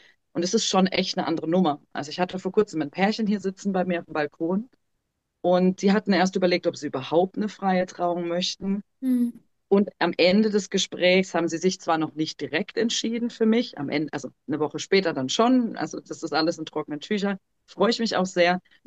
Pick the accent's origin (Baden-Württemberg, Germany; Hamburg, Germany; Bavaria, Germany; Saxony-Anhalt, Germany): Baden-Württemberg, Germany; Freiburg; wir sind beide aus Freiburg, wir wohnen sogar in der Nähe.